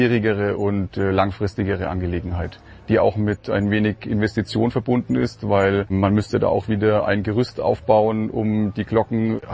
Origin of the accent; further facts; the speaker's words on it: Berlin, Germany; Ich komme aus Berlin und der Vergleich hier zu einer Millionenstadt und dem Dorfleben hier ist schon ziemlich gewaltig.